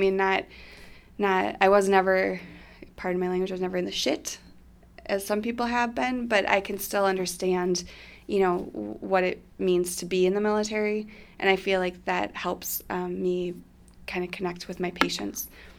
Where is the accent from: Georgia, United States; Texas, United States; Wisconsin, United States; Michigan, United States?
Wisconsin, United States; Wisconsin Dells; I grew up in the Dells. There wasn't a lot of diversity there. I went to La Crosse.